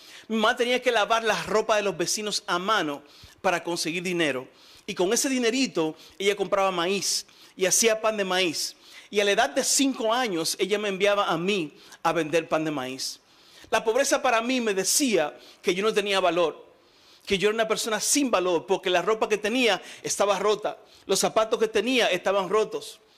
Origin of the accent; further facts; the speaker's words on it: Dominican Republic; un dominicano se conoce por el color y por el cabello, pero como no tengo cabello, tengo que decir que soy dominicano, por lo menos tengo el color.